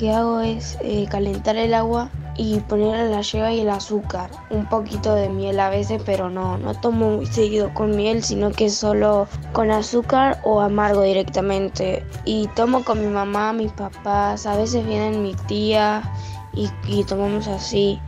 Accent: Argentina; nosotros, los argentinos

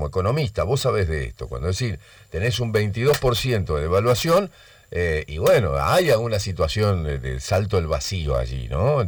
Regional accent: Argentina; Y eso somos los argentinos

